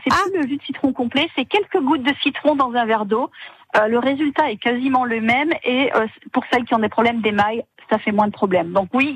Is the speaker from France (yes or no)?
yes; Corsica, France; Moi, je suis corse, j'aime bien méditer couché.